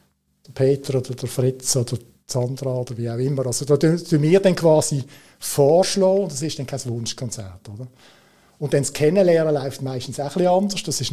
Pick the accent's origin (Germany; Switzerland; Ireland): Switzerland; Und dann schaust du so als Schweizer am Boden